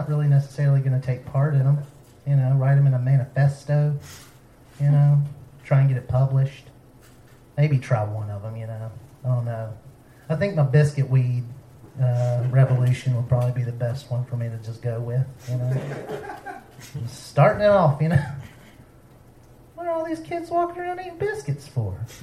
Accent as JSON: {"language": "English", "region": "South Carolina", "country": "United States", "said": "I'm from South Carolina. I don't know if you know this about my state, but you can graduate without being able to read."}